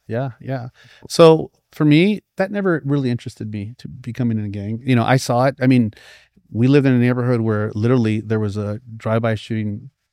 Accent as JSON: {"language": "English", "town": "Santa Ana", "region": "California", "country": "United States", "tie": "born or raised there", "said": "Well, what's funny is growing up in Santa Ana, man"}